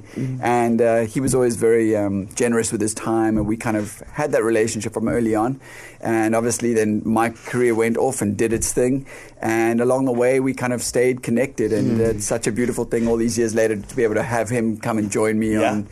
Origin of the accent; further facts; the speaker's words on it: Cape Town, Western Cape, South Africa; Cape Open Air, yeah, that is my hometown festival, first big show of the summer.